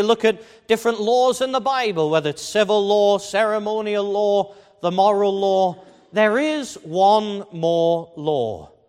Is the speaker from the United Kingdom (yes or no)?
yes; Liverpool, North West England, United Kingdom; accent: Scouse; When I was a child, brought up in Liverpool, raised in the city. Hopefully you can't tell that from my accent. I hope I've lost my Scouse accent.